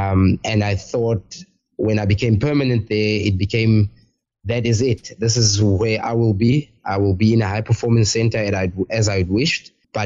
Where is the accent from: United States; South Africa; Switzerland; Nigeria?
South Africa; this had been a dream since I was 9 years old, as most South African rugby players have the ambition and the desire to represent the country at some stage.